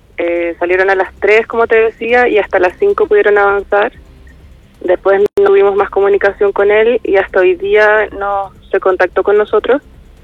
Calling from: Santiago, Santiago Metropolitan Region, Chile; Yo estoy en Santiago

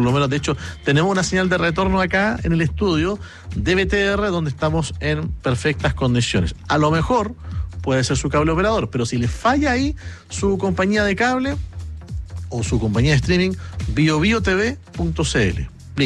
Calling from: Linares, Maule, Chile; soy fiel auditora de Linares

